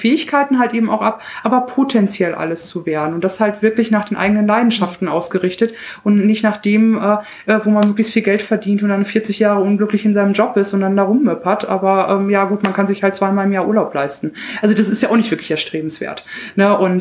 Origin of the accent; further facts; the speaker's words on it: Münster, North Rhine-Westphalia, Germany; ich komme ja aus dem Westen, Münster, eine vermeintlich sehr bürgerliche Stadt, ne, aber ich komme aus Münster Kinderhaus. Das ist ein Stadtteil, der mit die größte Dichte an Kinderarmut hat, bundesweit.